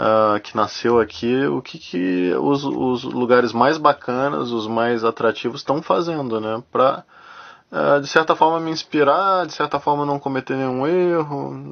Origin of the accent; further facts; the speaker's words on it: Brazil; Porque como brasileiro andando de madrugada sozinho, você fica olhando para os lados, né?